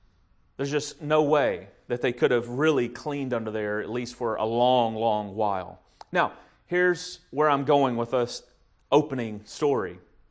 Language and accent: English; Watertown, United States; I grew up in Watertown, as many of you guys know, and as a teenager, we lived out in the country.